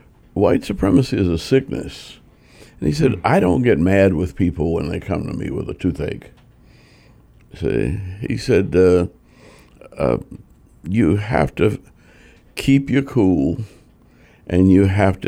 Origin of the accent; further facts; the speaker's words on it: New Orleans, Louisiana, United States; growing up in New Orleans, probably the best thing that happened to me in some ways was that I was born 50 yards from the headquarters of the Nazi Party.